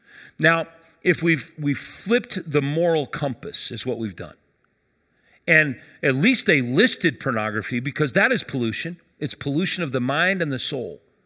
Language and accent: English; Denver, Colorado, United States; We moved from North Denver over here, and I went to Westminster Elementary School.